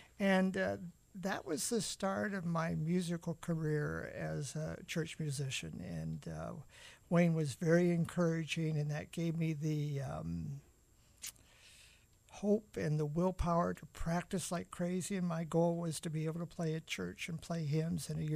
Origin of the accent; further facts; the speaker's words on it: North Bay, Ontario, Canada; also born or lived in Toronto; I grew up in Northern Ontario in a place called North Bay. And it's about 230 miles north of Toronto, the city in which I was born.